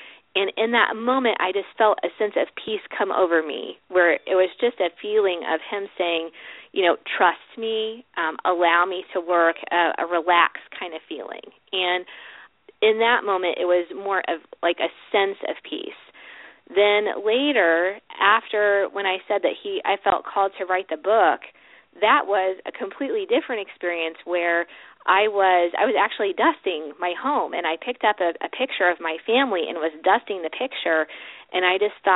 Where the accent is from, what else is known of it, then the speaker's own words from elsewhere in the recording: Columbus, Ohio, United States; Well, I grew up in Columbus, Ohio, and have lived in and around Ohio my whole life, and now I'm back in Columbus.